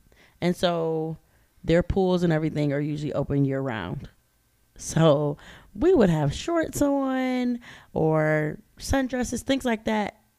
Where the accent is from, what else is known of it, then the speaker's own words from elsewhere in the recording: Cleveland, Ohio, United States; Like, we grew up here in Cleveland. Snow and water.